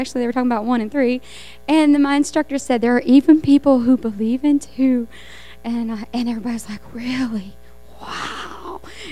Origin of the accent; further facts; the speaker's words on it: Glenwood, Arkansas, United States; I'm from Glenwood, Arkansas